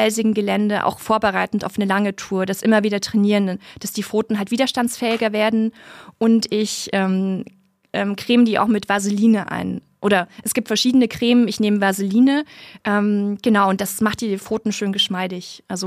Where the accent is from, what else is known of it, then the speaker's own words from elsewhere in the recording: Germany; Also einerseits habe ich eine Versicherung abgeschlossen, ich bin ja aus Deutschland beim DAV